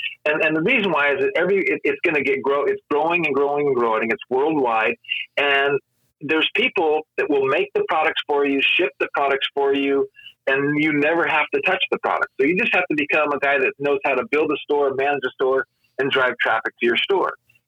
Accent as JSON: {"language": "English", "region": "Colorado", "country": "United States", "moved": "as an adult", "lives_now": "California, United States", "said": "So first of all, I'm from Colorado. So I was in Colorado. So I didn't move out here until after I retired from the business."}